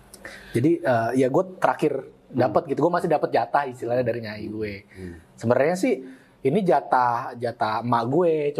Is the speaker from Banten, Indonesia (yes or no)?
yes; Pondok Aren, Banten, Indonesia; born there; Lahir di Bidan Nok namanya di daerah Pondok Aren.